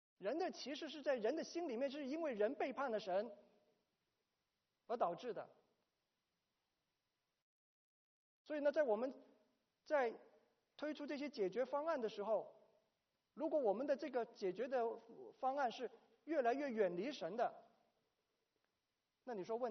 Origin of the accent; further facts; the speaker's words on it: China; 我们从小长大，我们在中国长大，没有这个种族的问题